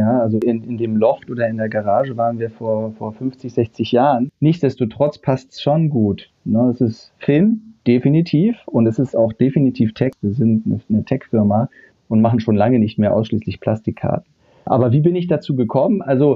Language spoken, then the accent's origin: German; Hamburg, Germany; born there; bin gebürtiger Hamburger.